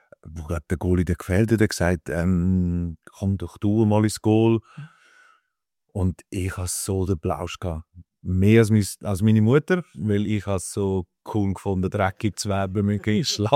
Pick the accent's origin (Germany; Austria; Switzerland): Switzerland; Rupperswil, Aargau; gewesen? In Rupperswil.